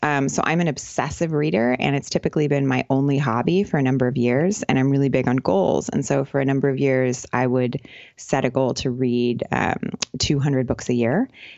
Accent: California, United States; moved away as an adult; You know, I grew up in California, but basically since I left university, I've just kind of been living in a different country.

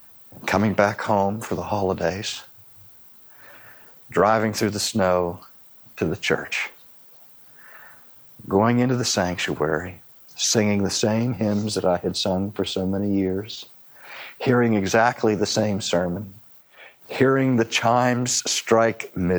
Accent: Pittsburgh, Pennsylvania, United States; I remember as a young boy growing up in Pittsburgh and always dreaming of a white Christmas.

